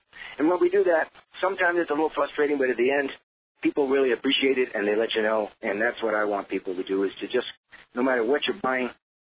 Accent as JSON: {"language": "English", "region": "Florida", "country": "United States", "said": "I'm from Florida. I think I traded in my lawnmower for a snow shovel, Ray."}